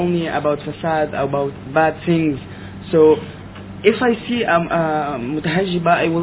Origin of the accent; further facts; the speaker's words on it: Egypt; I'm from Egypt.